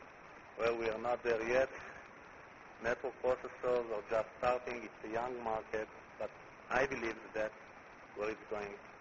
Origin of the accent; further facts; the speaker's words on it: Israel; accent: Israeli; most of you will not understand my Israeli accent.